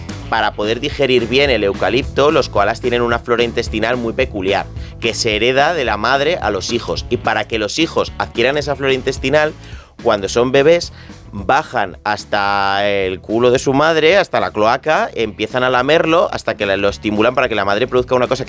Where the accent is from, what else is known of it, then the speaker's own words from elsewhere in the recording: Santander, Cantabria, Spain; now in Madrid, Spain; Soy de Santander, que soy del norte, diría que sí.